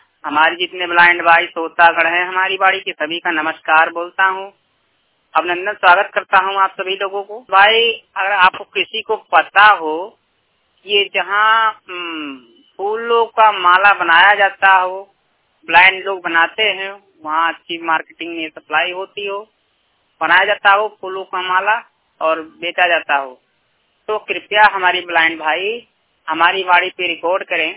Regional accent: Basti, Uttar Pradesh, India; UP जिला बस्ती का रहने वाला हूँ मैं, और मैं दोनों आँख का 100% ब्लाइंड हूँ।

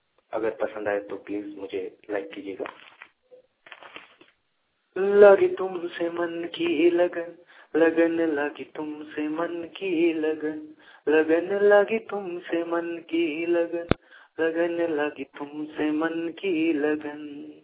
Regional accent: Koderma, Jharkhand, India; मैं चुमरित लिया कोडरमा से हूँ।

